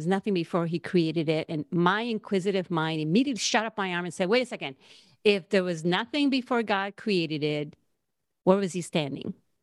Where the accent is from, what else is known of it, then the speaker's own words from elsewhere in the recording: Naranjito, Puerto Rico; I was born and raised in Naranjito, Puerto Rico. It's, if some people don't know where Puerto Rico is, it's in the Caribbean. It's a small island. I literally grew up in the jungle, in the middle of the island, up in the mountains, one of seven kids.